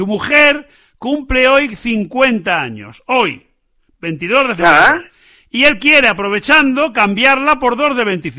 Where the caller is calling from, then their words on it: Valladolid, Castile and León, Spain; de Valladolid.